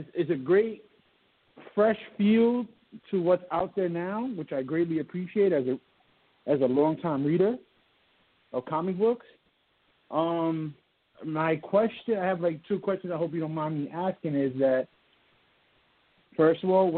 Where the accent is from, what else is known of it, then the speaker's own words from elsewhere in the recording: New York City, New York, United States; I'm from the Bronx, New York.